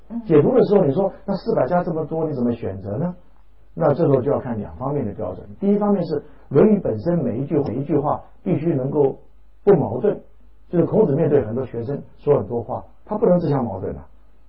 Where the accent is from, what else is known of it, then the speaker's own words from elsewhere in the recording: Taiwan; 我说我是台湾来的，但是我确实不知道今天什么日子